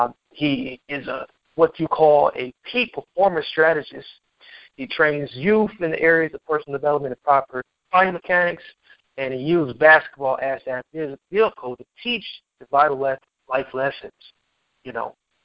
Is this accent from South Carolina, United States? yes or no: no; Wisconsin, United States; it's due to the fact that I am pursuing to run for state senator in my hometown of Wisconsin